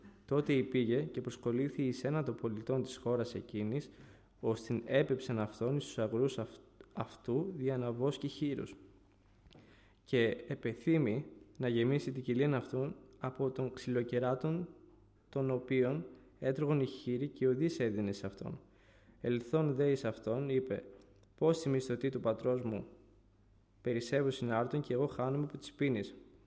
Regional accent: Chania, Crete, Greece; γεννήθηκα στα Χανιά. Οι γονείς μου είναι κατάγονται από τη Βουλγαρία και γεννήθηκα και μεγάλωσα εκεί.

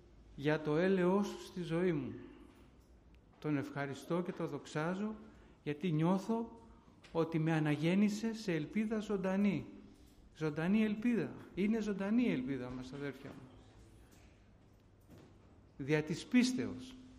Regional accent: Athens, Attica, Greece; born there; Γεννήθηκα τη δεκαετία του 60 εγώ. Γεννήθηκα εδώ στην Αθήνα. Και είμαστε 3 αδέρφια στην οικογένειά μου

